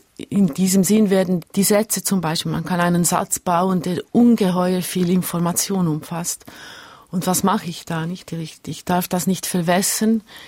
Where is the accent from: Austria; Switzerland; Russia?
Switzerland; also born or lived in Hungary; now in Italy; Ich lebe in Italien, ich bin in Ungarn geboren, ich bin in der Schweiz aufgewachsen. Das alles ist gleichzeitig vorhanden und ich kann und will keine Entscheidung treffen und sagen, ich fühle mich vor allem als Italienerin, als Ungarin oder als Schweizerin.